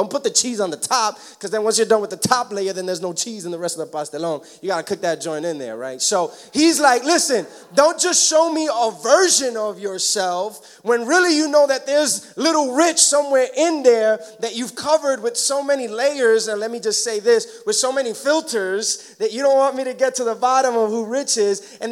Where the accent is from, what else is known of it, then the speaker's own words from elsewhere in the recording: New York, United States; I was the anomaly growing up in Washington Heights. I had both my parents.